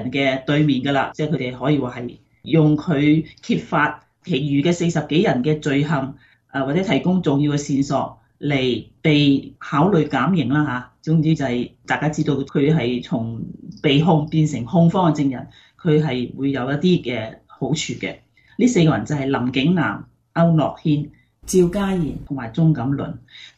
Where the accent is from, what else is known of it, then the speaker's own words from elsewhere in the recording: Hong Kong; 值得提的就是我哋香港人好熟悉嘅陳建文咧，